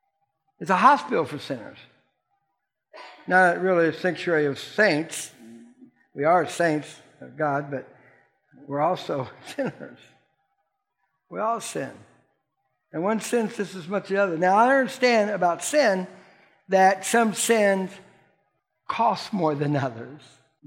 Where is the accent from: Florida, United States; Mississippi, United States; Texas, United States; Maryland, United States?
Florida, United States; I said, really, judge, I didn't know what it was. I'm from Florida. I don't know about this stuff.